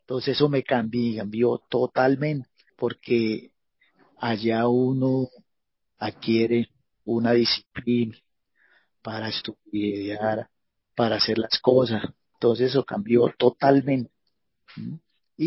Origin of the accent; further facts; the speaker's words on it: Huila, Colombia; Vea, yo soy huilense.